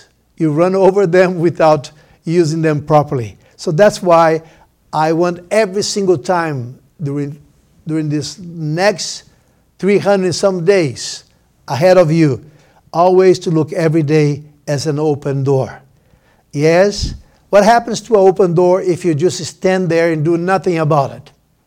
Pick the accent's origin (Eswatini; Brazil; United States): Brazil; I was raised in Brazil. As far as my faith, we started in Brazil.